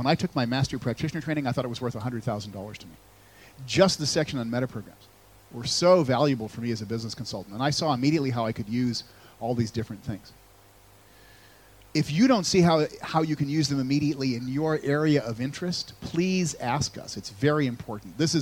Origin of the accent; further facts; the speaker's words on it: United States; And I admit that I don't speak English. I'm an American.